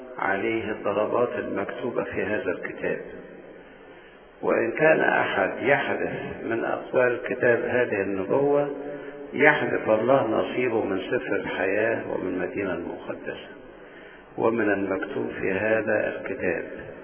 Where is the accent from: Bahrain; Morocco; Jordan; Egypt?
Egypt; لأننا احنا بنطلبها كحكومة مصرية أو كمصريين لأن ده هو تراث مصر قديم